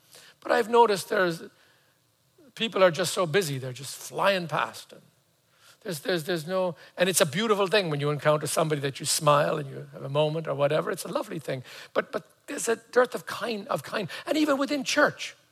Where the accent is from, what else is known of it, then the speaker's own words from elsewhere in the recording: Ireland; I'm from Ireland.